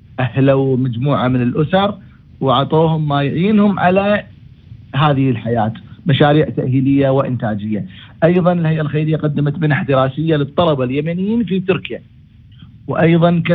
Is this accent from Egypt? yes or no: no; Kuwait; وما ودنا في الحقيقة يكون طالب عندنا بالكويت ما يحصل أحد يدفع رسومه أو يكفله